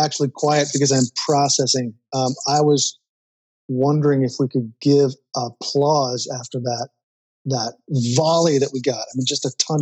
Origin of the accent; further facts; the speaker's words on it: Vermont, United States; moved away; I'm 6 months into a church plant here in my hometown of Vermont, been away for 30 years.